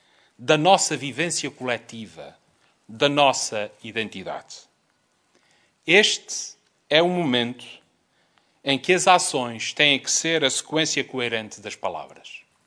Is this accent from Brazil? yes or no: no; Azores, Portugal; aquilo que para mim, como açoriano, mas também como Presidente do Governo, essa alteração à lei significa.